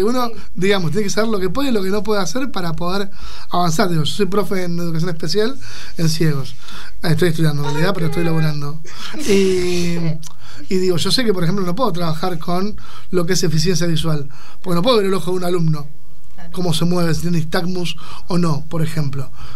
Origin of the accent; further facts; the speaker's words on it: Mar del Plata, Buenos Aires Province, Argentina; yo no fui a Mar del Plata, yo soy de Mar del Plata